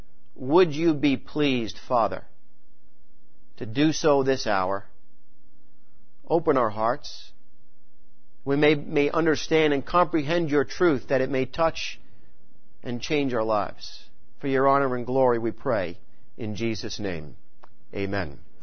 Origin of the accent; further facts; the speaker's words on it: New York, United States; particularly having been born and raised on Long Island. I get to have some bagels and now some pizza after the service.